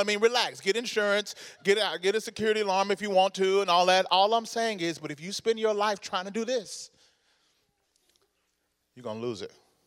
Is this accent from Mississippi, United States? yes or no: yes; Mississippi, United States; And, you know, we grew up in Mississippi in a black community.